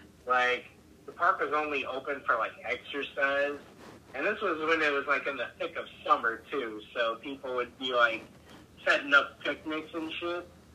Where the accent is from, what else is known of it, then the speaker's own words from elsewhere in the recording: Teaneck, New Jersey, United States; also born or lived in Astoria, Queens / California / Florida / Maryland; I was actually born in Astoria, Queens. Oh. And as a baby, I moved to Teaneck, New Jersey, so I have some New Jersey cred.